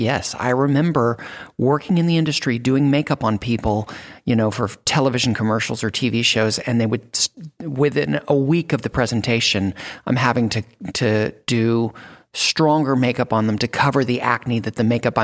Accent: San Antonio, Texas, United States; I grew up in San Antonio, Texas. And I was raised by my grandmother, pretty much, my grandparents.

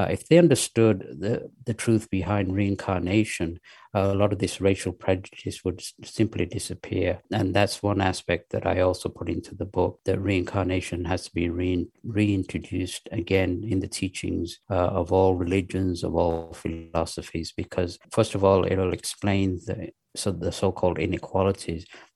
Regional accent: England, United Kingdom; And then at the same time, growing up in England, I went to Church of England schools where we had Bible study, Christmas carols, hymns, which I loved.

